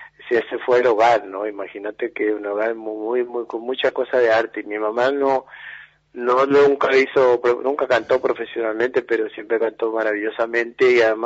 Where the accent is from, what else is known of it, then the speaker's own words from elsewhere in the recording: Buenos Aires, Argentina; born there; Totalmente. Sí, ahí muy cerca de la Plaza de Mayo. Sí, de ahí.